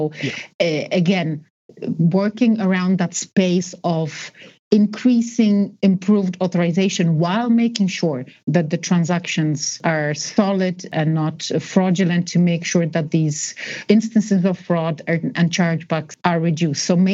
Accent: Poland; I'm originally from Poland. I visit often.

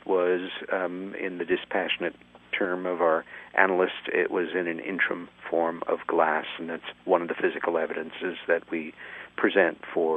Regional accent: New York, United States; And then NY for my home state, .com.

